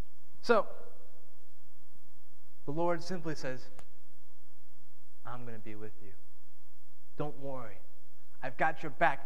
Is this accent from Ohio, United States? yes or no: yes; Ohio, United States; now in Pennsylvania, United States; Or, I'm sorry, I'm in Pennsylvania now. I'm from Ohio.